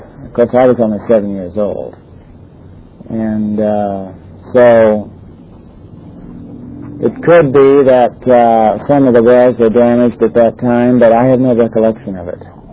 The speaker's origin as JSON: {"language": "English", "town": "Long Beach", "region": "California", "country": "United States", "tie": "born there", "said": "I was born in Long Beach Seaside Hospital in 1925. And my parents both came from other areas of the country."}